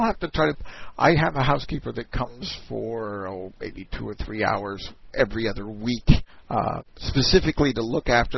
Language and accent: English; Oregon, United States; Maybe that's because I was raised out in Oregon, and you know, that's one of those places where all the Christmas trees are grown to be shipped around the country.